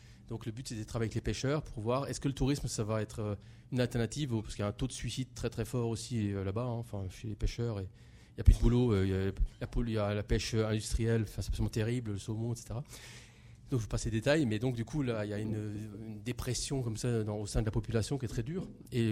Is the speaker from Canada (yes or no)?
no; France; en tant que Français, je dirais fils des Lumières et de la Révolution